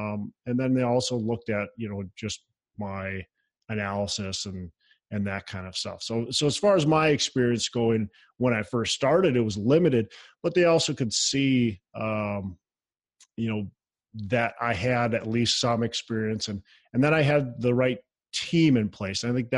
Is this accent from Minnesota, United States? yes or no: yes; Minnesota, United States; Well, if they're from Arizona, I'm from Minnesota.